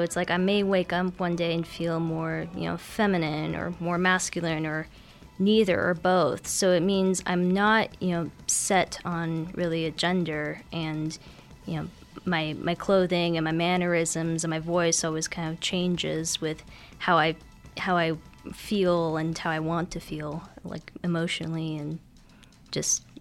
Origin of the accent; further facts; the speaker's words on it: Budapest, Hungary; Budapest, Hungary, actually.